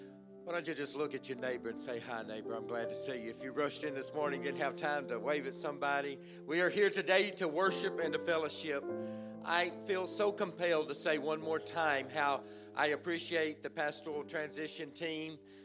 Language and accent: English; Texas, United States; accent: Texas; So being East Texan, I said, uno momento, por favor. And that Texas accent came forth.